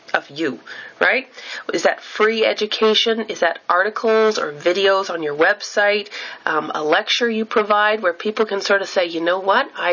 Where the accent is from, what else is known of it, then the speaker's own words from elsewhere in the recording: Canada; oh, I'm Canadian, think about a hockey player, right?